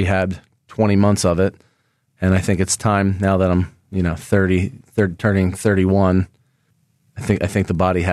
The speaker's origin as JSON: {"language": "English", "town": "Springfield", "region": "Pennsylvania", "country": "United States", "tie": "born or raised there", "said": "Well, I grew up in Springfield, played for, you know, CYO at St. Kevin. Then I went to Archbishop Carroll and then Coastal Carolina."}